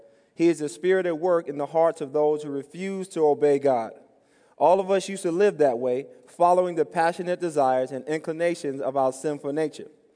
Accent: New York City, New York, United States; For example, I grew up in New York City, and when I grew up, we had we didn't go to Ralph's and Bond's.

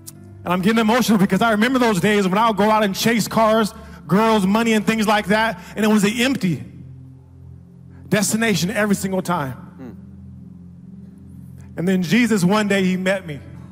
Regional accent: San Diego, California, United States; I grew up here in San Diego, and I consider myself a good guy, a good person, right?

